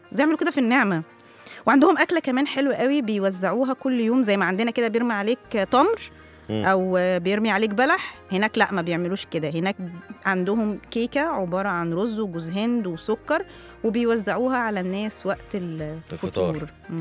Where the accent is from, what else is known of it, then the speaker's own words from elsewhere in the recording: Egypt; هي التراويح عند كل الدنيا، بس عندنا في مصر حاجة تانية